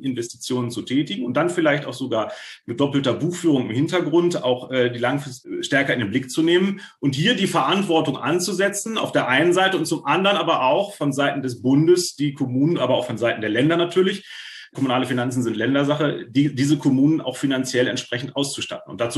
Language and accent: German; Schleswig-Holstein, Germany; Ich komme jetzt aus Schleswig-Holstein.